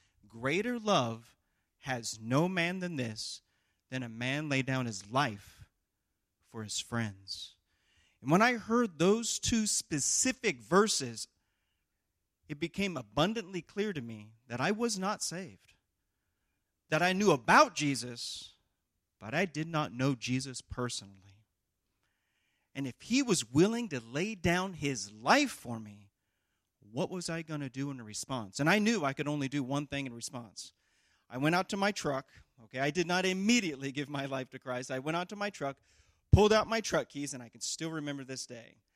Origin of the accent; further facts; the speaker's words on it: Missouri, United States; I'm going to share a little bit of my testimony with you. First and foremost, I was born and raised here in Missouri, have a wonderful family right down the road in Warrensburg, Missouri